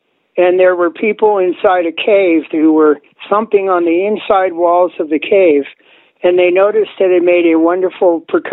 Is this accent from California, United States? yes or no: yes; Laguna Beach, California, United States; now in Paonia, United States; Well, I was raised in Laguna Beach, California.